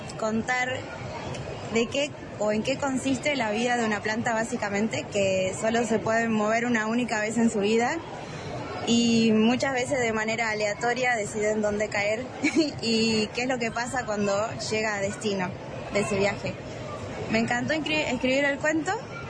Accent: Tucumán, Argentina; vengo de Tucumán, de las Yungas Tucumanas.

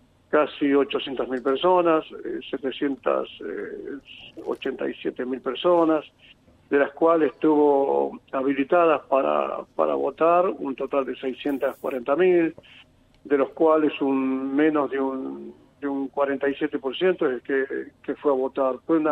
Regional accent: Cotaca, Jujuy, Argentina; quien te habla es jujeño también. Soy de Cotaca, un uh-huh. lugar que queda bien adentro de Humahuaca, 35 kilómetros adentro.

